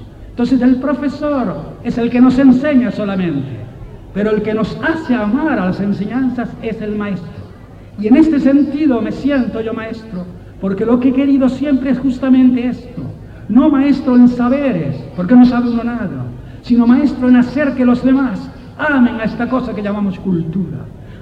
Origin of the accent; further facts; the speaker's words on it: Canary Islands, Spain; Así somos los canarios.